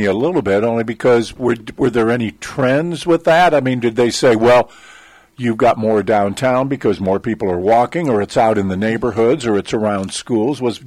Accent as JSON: {"language": "English", "town": "St. Louis", "region": "Missouri", "country": "United States", "tie": "born or raised there", "said": "I grew up in St. Louis, and so I was always associated with what they call the rolling St. Louis stop."}